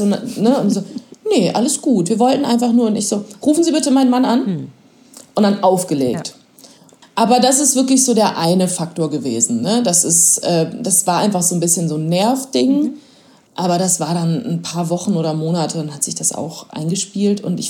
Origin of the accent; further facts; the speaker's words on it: North Rhine-Westphalia, Germany; meine Kindheit in Ostwestfalen in den 90ern.